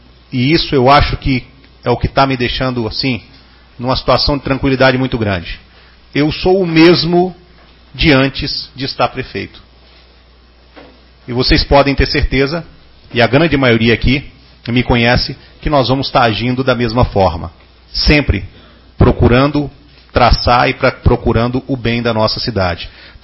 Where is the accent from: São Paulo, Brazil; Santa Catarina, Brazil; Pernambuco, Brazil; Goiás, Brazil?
Goiás, Brazil; Anápolis; also born or lived in Porangatu; Nasci em Porangatu, mas sou de Anápolis.